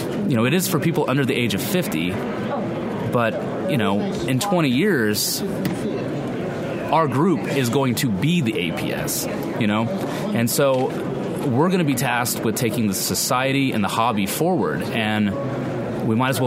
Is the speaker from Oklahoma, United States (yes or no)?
yes; Oklahoma, United States; I grew up in Oklahoma, and whenever I go to my local shows in Oklahoma, in Tulsa, Oklahoma City, it was always in a gymnasium, you know, with 10 or 15 dealers.